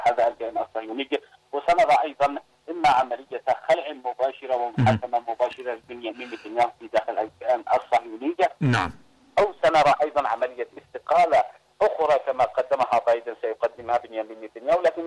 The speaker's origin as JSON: {"language": "Arabic", "country": "Yemen", "said": "يجب أن نفتخر بها نحن كيمنيين"}